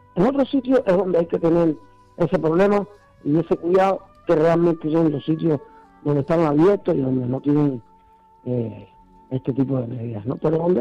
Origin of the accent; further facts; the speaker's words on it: Cuba; Yo, como cubano que soy, estoy oyendo a … desde niño, soy en Cuba.